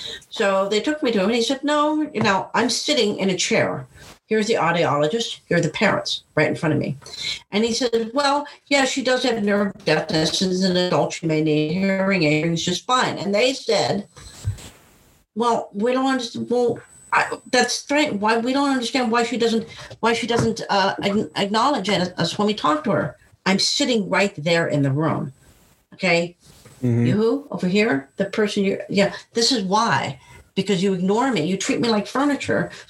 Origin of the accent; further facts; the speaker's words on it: Erie, Pennsylvania, United States; born there; I was born in Erie, Pennsylvania.